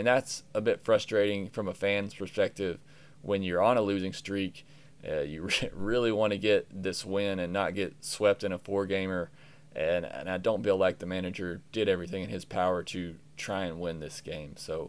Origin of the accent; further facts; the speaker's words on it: Birmingham, Alabama, United States; And then Biloxi had a crazy inning on Thursday against my hometown Birmingham Barons.